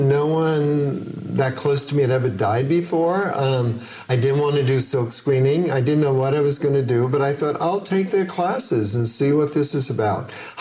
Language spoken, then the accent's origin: English; East Coast, United States; born there; now in San Francisco, United States; I was born on the East Coast.